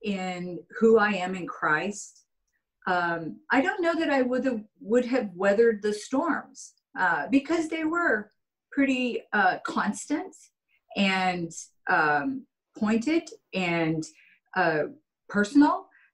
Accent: New Mexico, United States; also born or lived in Colorado; I grew up in Southern New Mexico. We had a little time up in Colorado, but down where I grew up, there really weren't lines drawn between guys and girls.

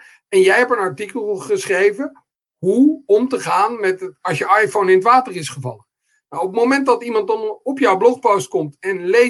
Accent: Amsterdam, North Holland, Netherlands; Verder, ik kom uit Amsterdam.

